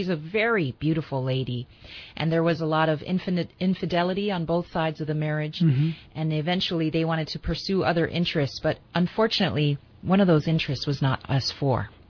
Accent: Hawaii, United States; At that point, we were growing up on the Big Island of Hawaii, and I was going to Keao Elementary School.

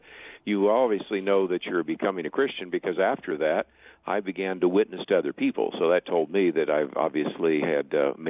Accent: Berkeley, California, United States; born there; Well, I was born in Berkeley, California, so it wasn't exactly what you would call the Bible Belt

